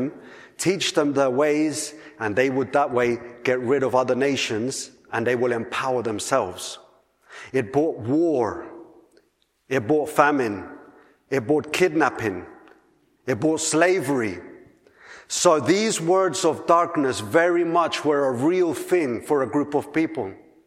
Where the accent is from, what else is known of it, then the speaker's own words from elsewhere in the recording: Colombia; I come from Colombia